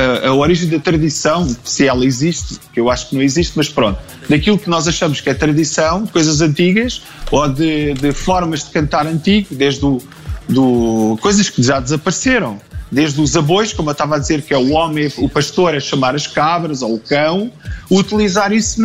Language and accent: Portuguese; Cascais, Lisbon, Portugal; Não sei, porque eu não sou de Lisboa, eu sou cascalense. Em Cascais sempre houve um bocado a mistura com estrangeiros.